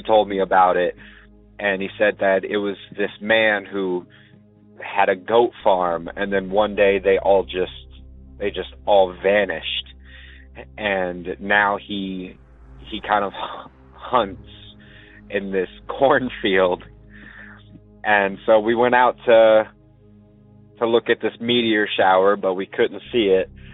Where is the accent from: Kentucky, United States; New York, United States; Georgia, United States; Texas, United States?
Kentucky, United States; Shepherdsville; I'm from Shepherdsville, Kentucky. This is my first time calling.